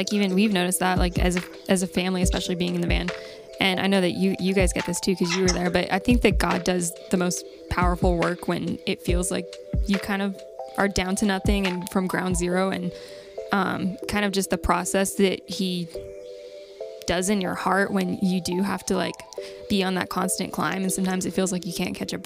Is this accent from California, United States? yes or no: yes; Riverside, California, United States; now in Nashville, United States; because we grew up in Riverside, California. And so we were pretty isolated down there.